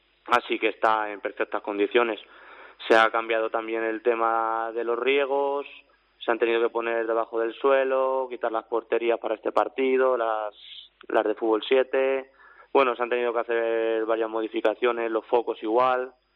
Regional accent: Yuncos, Castilla-La Mancha, Spain; Sí que somos muchos de Yuncos. Vamos, de Yuncos somos 3

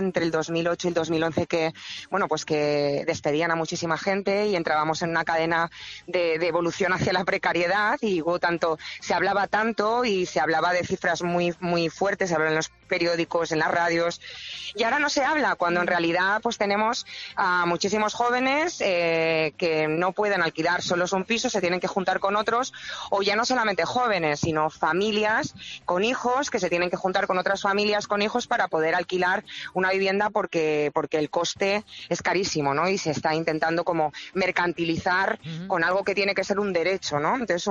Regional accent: Aragon, Spain; moved away; Y llevo 10 años sin venir a mi tierra y hay sorpresitas aragonesas, porque hay mucho de la tierra, hay mucho de la cultura aragonesa y de lo que somos los aragoneses.

